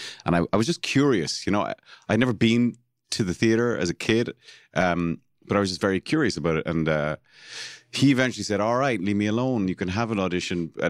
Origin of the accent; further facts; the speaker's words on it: Cork, Munster, Ireland; I was born and raised in Cork City